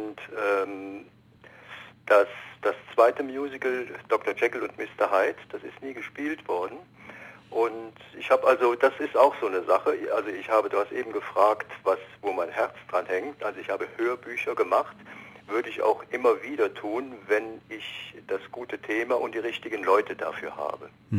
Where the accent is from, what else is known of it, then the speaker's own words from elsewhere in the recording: Andernach, Rhineland-Palatinate, Germany; now in Berlin, Germany; Ursprünglich komme ich aus Andernach am Rhein.